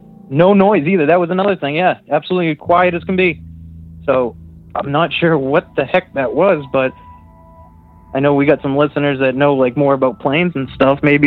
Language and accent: English; Massachusetts, United States; from Massachusetts